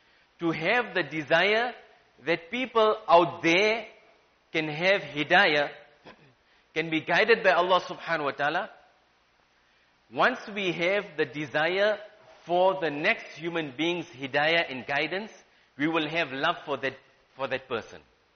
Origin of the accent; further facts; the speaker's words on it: South Africa; As role players within the fabric of society, as a South African, we should help in making a better life for all.